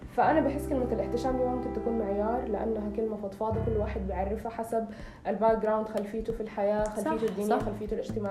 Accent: Sudan; خلينا نتكلم عن بلدي يعني، بما أنا سودانية يعني

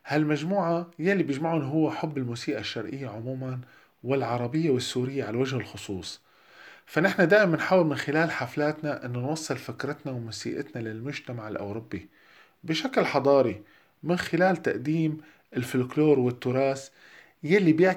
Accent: Damascus, Damascus Governorate, Syria; now in Germany; أقدم عاصمة مأهولة بالعالم، مدينة الياسمين دمشق. هالمدينة اللي عشت فيها طفولتي وشبابي

